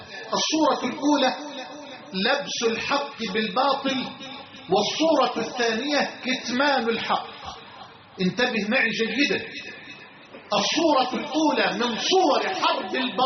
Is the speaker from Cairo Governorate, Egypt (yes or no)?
no; Dikirnis, Dakahlia, Egypt